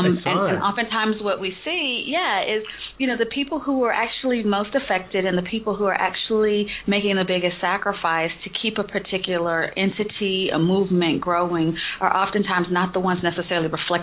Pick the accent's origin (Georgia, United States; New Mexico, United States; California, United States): Georgia, United States; Because I'm from Georgia.